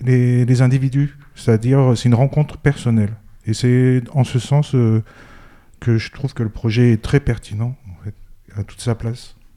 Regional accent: Nouvelle-Aquitaine, France; je suis originaire de la Creuse, j'étais au lycée Aubusson

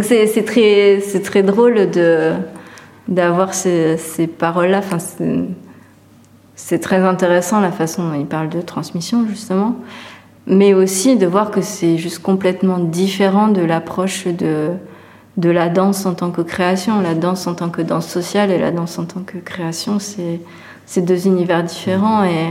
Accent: Pays de la Loire, France; Pourtant, c'est ma culture hein, native. Je suis vendéenne. Voilà, je suis née dans le Poitou.

